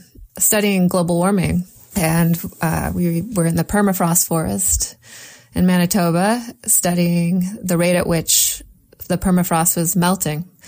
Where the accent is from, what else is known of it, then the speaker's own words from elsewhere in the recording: Michigan, United States; I grew up closer to Grand Rapids, which is like, you know, if you do the mitten thing, it's like 3 hours north of Chicago.